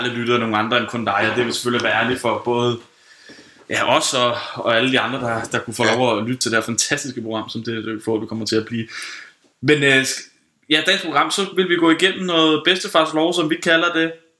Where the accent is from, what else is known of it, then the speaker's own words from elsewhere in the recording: Capital Region of Denmark, Denmark; now in Copenhagen, Denmark; og kommer ud fra Østerbro, født og opvokset op i Nordsjælland.